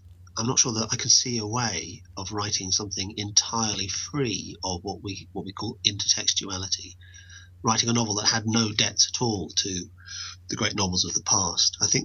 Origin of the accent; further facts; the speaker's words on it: England, United Kingdom; I'm not exactly dead, not technically dead, but, you know, I'm English, so I'm almost there.